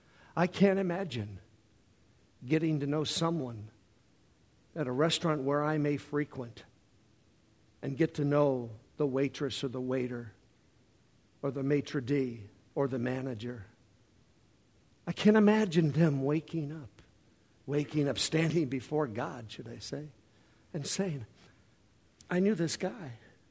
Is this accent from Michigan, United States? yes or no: yes; Detroit, Michigan, United States; I grew up in Detroit, but my family's from Tennessee, and all of my family on my father's side were farmers.